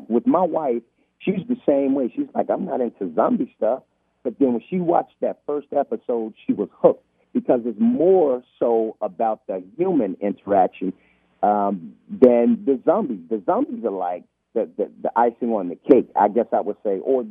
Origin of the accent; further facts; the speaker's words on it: Atlanta, Georgia, United States; We both grew up in the South. We're from the South. He grew up in Memphis. I in Atlanta.